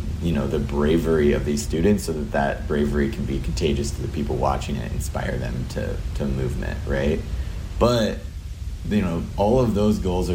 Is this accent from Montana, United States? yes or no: yes; Montana, United States; growing up in Montana. You know, it's a rural place in the United States that really there's not a large Palestinian community really at all.